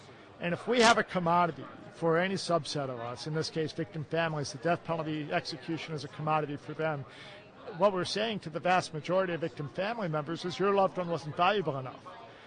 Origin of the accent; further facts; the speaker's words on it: Ohio, United States; I'm from Ohio, is where I grew up